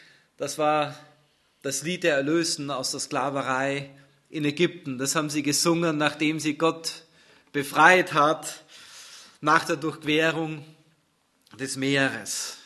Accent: Austria; Ich komme aus Österreich, deswegen liebe ich die Berge.

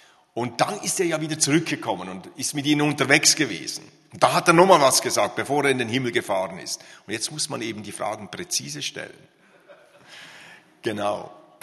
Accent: Graubünden, Switzerland; Ich komme aus Graubünden.

